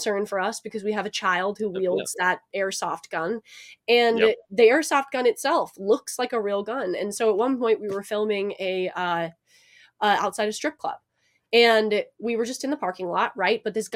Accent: Alaska, United States; Like growing up in Alaska, it's like there's legitimately more guns than people in one guy's basement.

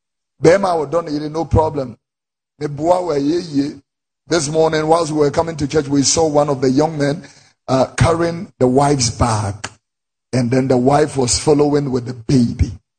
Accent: Accra, Greater Accra, Ghana; I was born here in Tesano and I lived in Abeka in Fadama, and so I understand the culture of Muslims very well because I grew up with them.

